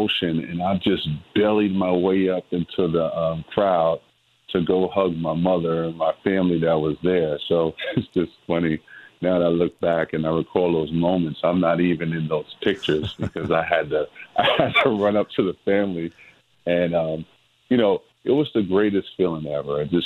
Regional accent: New York City, New York, United States; You know, I came from the Bronx, New York, and I worked my tail off, and I was able to play for the Kentucky Wildcats.

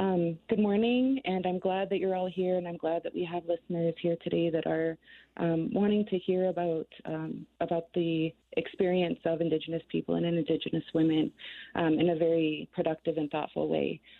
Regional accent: Sioux City, Iowa, United States; I was raised in Sioux City, Iowa. I lived there until I was 18 years old, where I traveled to Iowa City, Iowa. I lived there for 18 years, and then I moved home in 2012.

